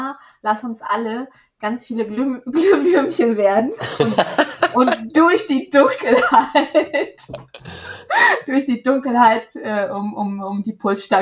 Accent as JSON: {"language": "German", "country": "Portugal", "tie": "born or raised there", "second_language": "German", "lives_now": "Germany", "said": "Ich komme ja aus Portugal, ne? Ich bin ja Portugiesin, ich bin in Portugal aufgewachsen"}